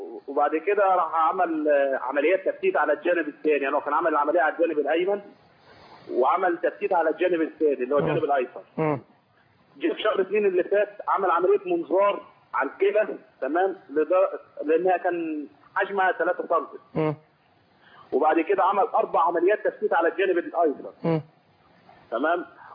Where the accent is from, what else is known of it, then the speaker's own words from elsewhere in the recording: Minya, Minya Governorate, Egypt; من المنيا.